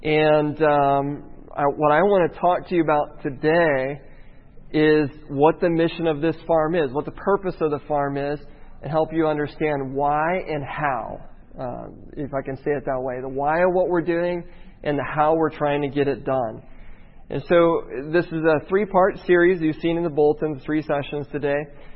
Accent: Midwest, United States; I'm from the Midwest. I grew up in the Midwest.

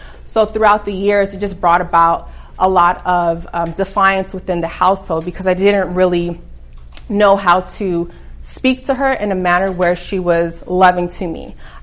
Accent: Brooklyn, New York, United States; I grew up in Brooklyn, New York, the only child to my parents, and I grew up in a two-family household.

